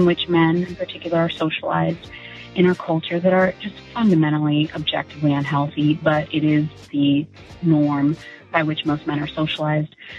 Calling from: Orlando, Florida, United States; I'm calling from Orlando. I live very close to Pulse

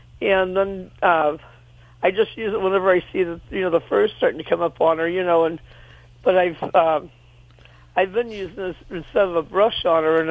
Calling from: St. Louis, Missouri, United States; St. Louis, Missouri.

